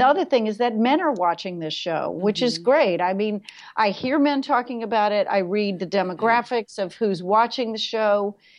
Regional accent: New York City, New York, United States; because I'm a New Yorker, and I've been making movies and TV here for 25 years.

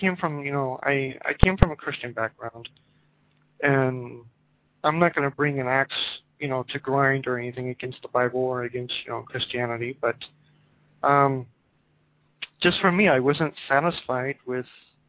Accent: Kentucky, United States; now in Japan; Yeah. I'm from Kentucky, actually.

